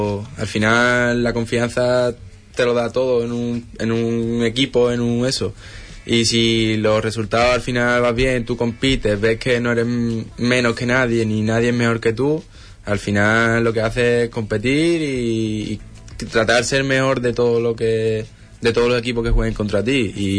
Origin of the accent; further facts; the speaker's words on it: Punta Umbría, Andalusia, Spain; y al final está al lado de casa, es mi pueblo, digamos, Punta Umbría